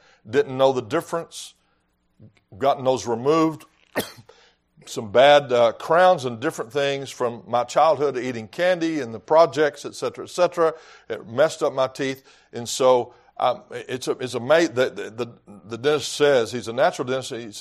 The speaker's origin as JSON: {"language": "English", "region": "Texas", "country": "United States", "said": "Now, here's my point. I'm not that tough. I'm from West Texas."}